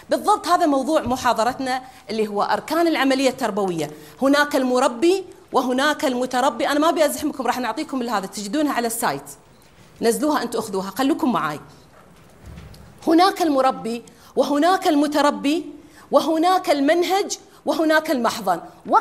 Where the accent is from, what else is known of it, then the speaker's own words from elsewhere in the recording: Kuwait; أنا كويتية لكن